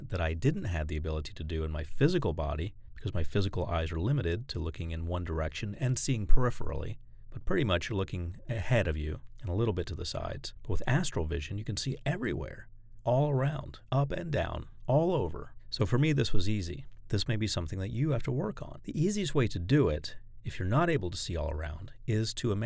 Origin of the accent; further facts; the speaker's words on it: Florida, United States; It reminded me of when I was a child growing up in Florida and my parents took me to Disney World